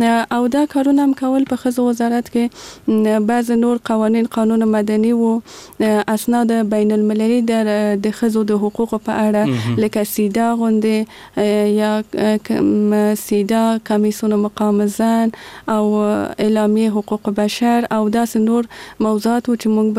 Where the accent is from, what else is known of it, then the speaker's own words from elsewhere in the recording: Kabul, Afghanistan; زه په کابل کې زیږیدلې یم او دلته مې ژوند کړی.